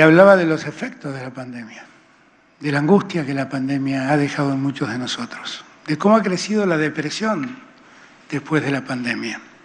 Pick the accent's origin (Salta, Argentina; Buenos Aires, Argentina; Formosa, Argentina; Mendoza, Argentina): Buenos Aires, Argentina; como porteño que soy